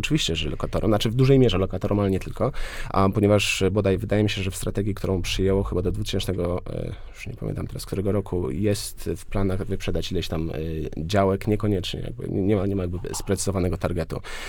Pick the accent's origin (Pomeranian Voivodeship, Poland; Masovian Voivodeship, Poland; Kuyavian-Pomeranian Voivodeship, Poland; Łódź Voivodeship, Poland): Łódź Voivodeship, Poland; Łódź; Ja zresztą wychowałem się w kamienicy, w której mój pokój właściwie oddzielony był od reszty mieszkania płytami karton gips.